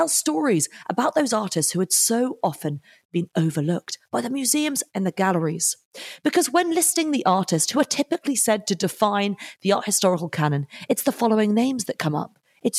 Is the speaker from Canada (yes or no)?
no; United Kingdom; I'm a British art historian